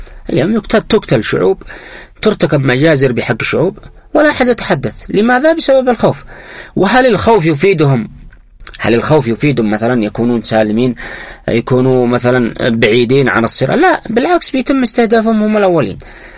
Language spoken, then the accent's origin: Arabic; Yemen